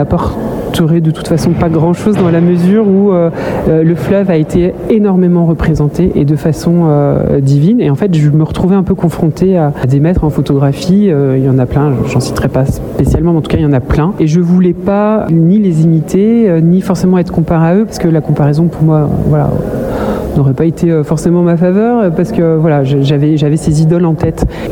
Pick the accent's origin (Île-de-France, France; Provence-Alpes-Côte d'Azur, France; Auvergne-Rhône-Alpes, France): Auvergne-Rhône-Alpes, France; Roanne; now in Lyon, France; je suis originaire de Roanne, donc dans la Loire, et j'habite à Lyon depuis déjà 25 ans à peu près. J'ai toujours habité à proximité du fleuve